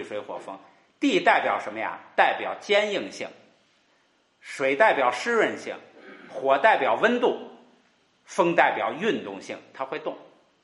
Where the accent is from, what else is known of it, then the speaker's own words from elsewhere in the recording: China; 这是印度人的认为啊，我们中国人是五行是吧？